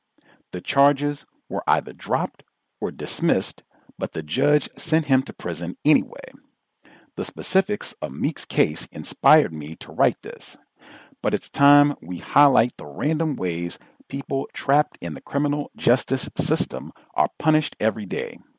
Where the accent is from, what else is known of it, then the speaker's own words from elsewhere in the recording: Brooklyn, New York, United States; I saw this up close when I was growing up in Brooklyn during the 1970s and 1980s.